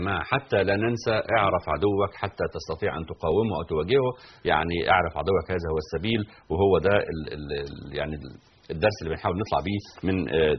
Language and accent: Arabic; Egypt; دي طبعا كانت عندنا في مصر والناس كلها عارفينها،